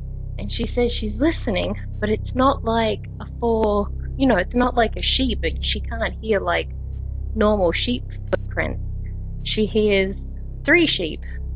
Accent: Australia; I'm from Australia.

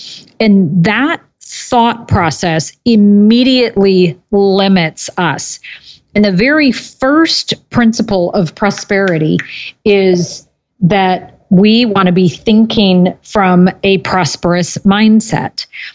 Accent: Oregon, United States; but I'm from Oregon, we call them filberts

